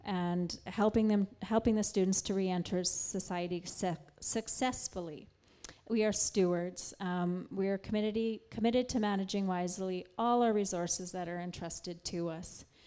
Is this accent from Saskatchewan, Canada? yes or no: yes; Saskatoon, Saskatchewan, Canada; I know for a fact, I'm from Saskatoon, there's so many women that need help.